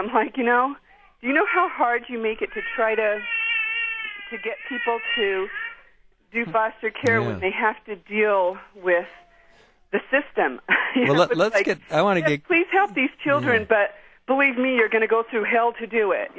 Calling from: Mesa, Arizona, United States; Mesa, Arizona.

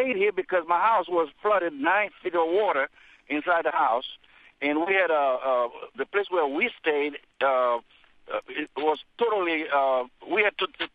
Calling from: Houston, Texas, United States; Yes, I'm calling from Houston, and I'm a Katrina survivor.

